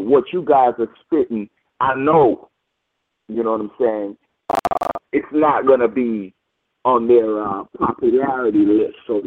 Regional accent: Kingston, Jamaica; from my neck of the wood in Chicago, not Chicago, in Jamaica. I'm from West Kingston

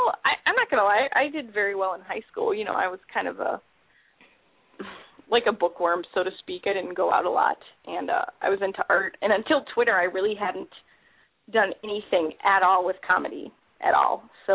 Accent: Wheeling, Illinois, United States; now in Chicago, United States; I did, yeah. I was born in Skokie, and I grew up in Wheeling, and I've lived here all my life.

